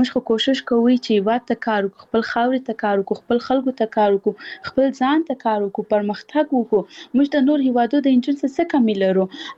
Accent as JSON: {"language": "Pashto", "region": "Paktia", "country": "Afghanistan", "said": "زه خپل خپل د پکتیا ولایت یم، زه د یو کلی یم"}